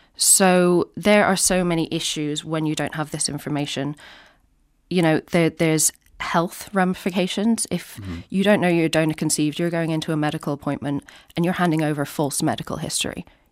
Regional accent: Ireland; And at the time, growing up in Ireland, I had never heard the phrase donor conception before

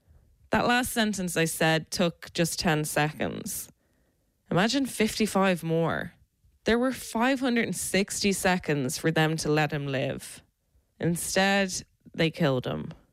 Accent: Ireland; I'm Irish, I'm different.

